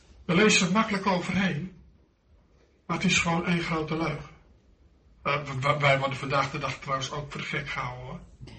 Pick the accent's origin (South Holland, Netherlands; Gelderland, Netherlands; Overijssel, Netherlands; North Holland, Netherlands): Gelderland, Netherlands; Apeldoorn; of in Apeldoorn, waar ik vandaan kom, of in Nederland